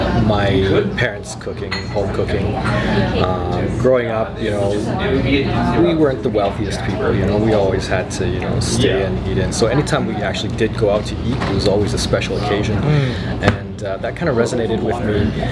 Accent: Edmonton, Alberta, Canada; Yeah, I was born in Edmonton.

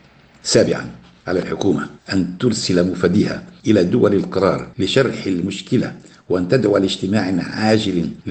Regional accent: Tripoli, North Governorate, Lebanon; أنا أشكو الآن هم مدينتي ميناء طرابلس، وهي من البلديات الكبرى، وكانت تسمى في الماضي الأسكلة ترجمة لكلمة إسكال.

